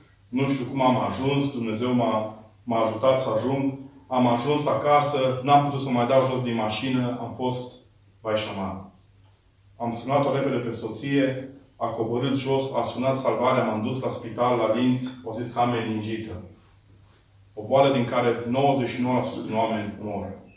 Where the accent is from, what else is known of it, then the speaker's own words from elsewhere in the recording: Petroșani, Hunedoara County, Romania; mă plimbam prin Petroșani, orașul de unde sunt eu.